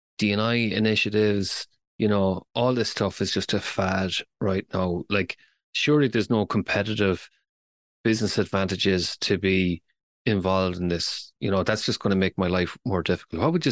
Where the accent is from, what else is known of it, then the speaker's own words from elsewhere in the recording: Ireland; As an Irish person, I was just kind of going, I am just going to interpret that as the wall of shame.